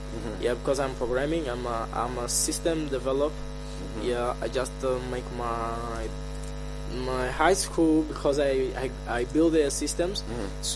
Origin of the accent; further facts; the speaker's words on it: Angola; from Angola.